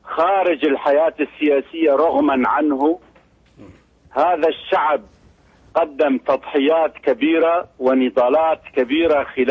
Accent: Syria; now in Paris, France; من باريس.

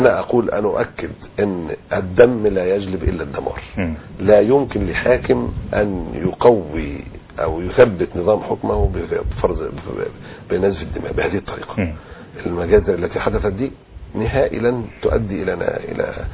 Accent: Alexandria, Alexandria Governorate, Egypt; قيادات كتيرة جدا عندنا في الإسكندرية وفي غيرها

